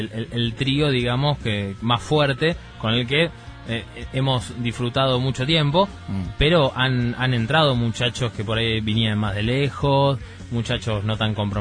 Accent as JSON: {"language": "Spanish", "region": "Buenos Aires", "country": "Argentina", "said": "Yo soy acá de Mataderos."}